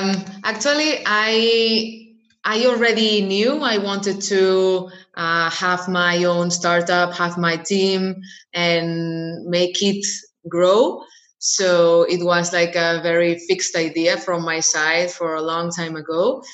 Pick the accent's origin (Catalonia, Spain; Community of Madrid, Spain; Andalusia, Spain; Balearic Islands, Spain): Catalonia, Spain; Barcelona; English is a second language; I was born and raised in Barcelona in Spain. I studied business administration here.